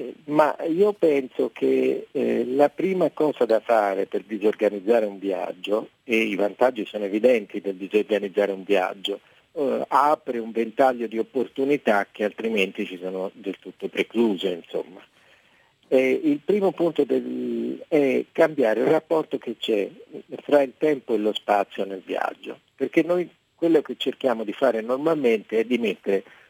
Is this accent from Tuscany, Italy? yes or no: yes; Lucca, Tuscany, Italy; Io vedo per esempio nella mia città natale a Lucca, che è stata scoperta dal turismo di massa